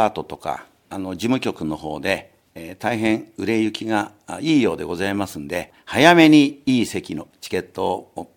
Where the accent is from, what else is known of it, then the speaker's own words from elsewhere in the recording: Fujisawa, Kanagawa, Japan; born there; 頑張って藤沢で生まれてますので、一生藤沢で過ごしたいと思います。